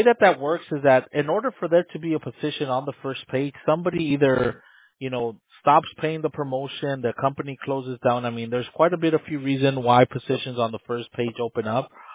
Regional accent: Los Angeles, California, United States; I'm born here in the States. I'm born and raised in Los Angeles, but my parents are Mexican.

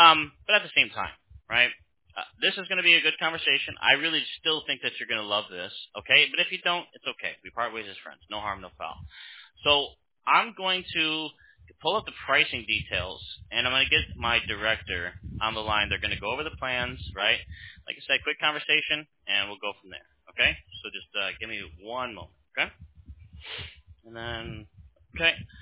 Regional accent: United States; I work remotely, right? I'm American, right?

